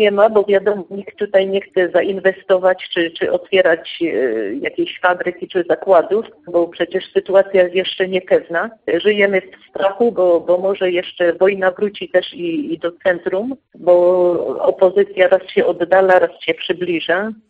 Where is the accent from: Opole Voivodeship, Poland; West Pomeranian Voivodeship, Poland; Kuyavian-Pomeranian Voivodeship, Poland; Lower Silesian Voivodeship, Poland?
Opole Voivodeship, Poland; I pozdrawiam Opole, diecezję opolską, też te moje okolice właśnie, moje rodzinne strony.